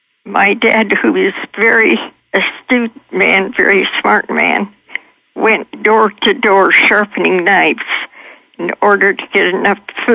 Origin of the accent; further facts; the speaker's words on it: Minnesota, United States; In Minnesota.